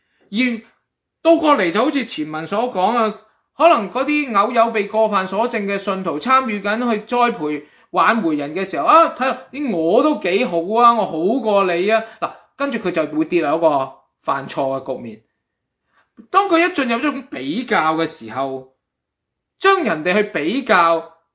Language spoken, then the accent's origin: Chinese; Guangdong, China; 我们广东人都有句俗语啊